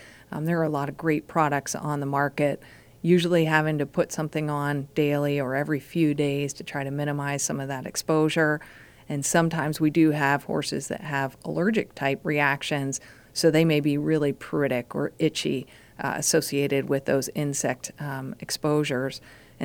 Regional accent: Pennsylvania, United States; No, I grew up in Pennsylvania, actually.

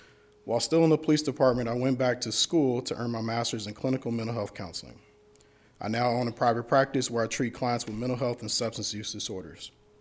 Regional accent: Kansas City, Kansas, United States; It's something I did not have growing up in Kansas City, Kansas, USD 500.

